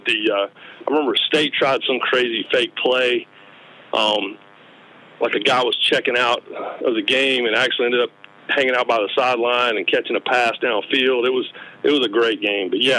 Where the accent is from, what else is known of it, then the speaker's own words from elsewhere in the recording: Raleigh, North Carolina, United States; I'm growing up in Raleigh in the 80s, so I was an NC State fan.